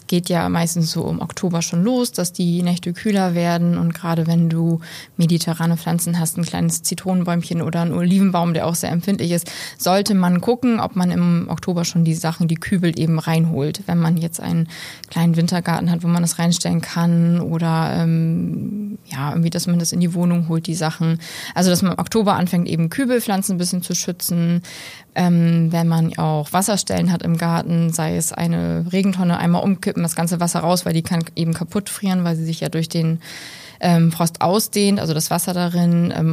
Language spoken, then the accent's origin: German; Bremen, Germany; hier in Oldenburg ein bisschen weniger, bei uns in Bremen ein bisschen mehr.